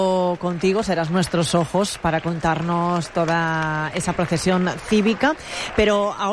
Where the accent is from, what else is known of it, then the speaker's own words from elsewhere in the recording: Valencian Community, Spain; para preguntarnos qué somos, qué queremos ser o cómo somos los valencianos y las valencianas